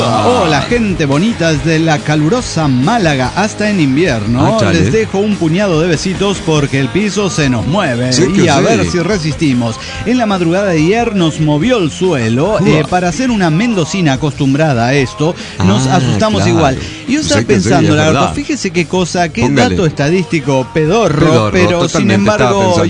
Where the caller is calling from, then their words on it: Caracas, Capital District, Venezuela; de Caracas, Venezuela.